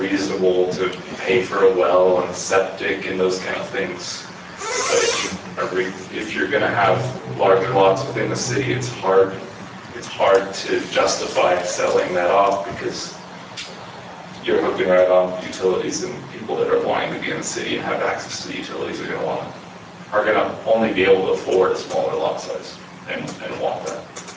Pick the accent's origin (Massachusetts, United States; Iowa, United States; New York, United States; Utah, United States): Utah, United States; I am a developer from Utah County